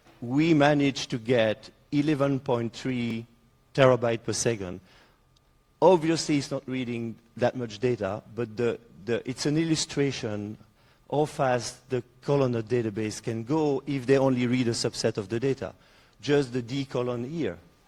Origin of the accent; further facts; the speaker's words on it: Belgium; I was born in Belgium, so I'm a local here.